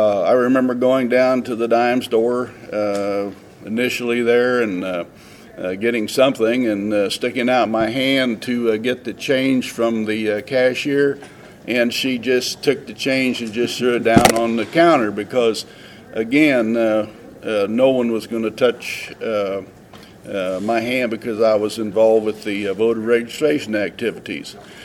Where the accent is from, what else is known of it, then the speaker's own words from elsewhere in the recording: Emporia, Kansas, United States; I am from Emporia, Kansas.